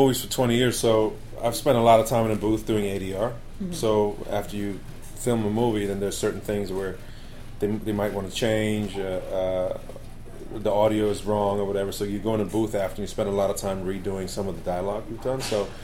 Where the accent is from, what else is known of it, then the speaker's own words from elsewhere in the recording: Germany; You know, growing up in Germany as a black boy, my mom's white, everybody else is white.